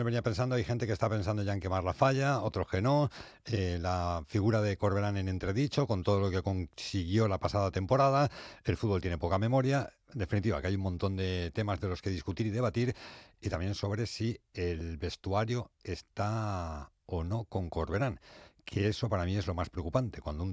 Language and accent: Spanish; Valencian Community, Spain; Somos valencianos, no es una crítica, es una realidad.